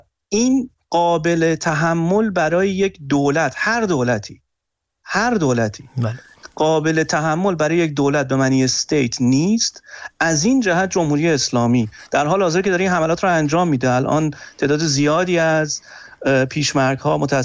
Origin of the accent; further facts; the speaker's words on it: Iran; بزرگترین نگرانی من به عنوان یک ایرانی این هست